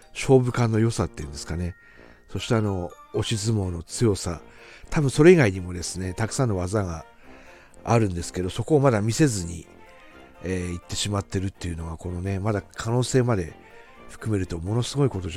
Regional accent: Aomori, Japan; この地元青森の星っていうんですかね

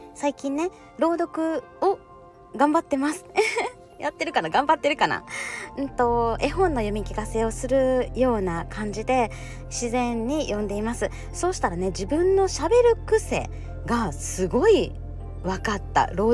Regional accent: Kansai, Japan; accent: Kansai; 私のこのイントネーション、やっぱ関西弁のイントネーションが消えないし

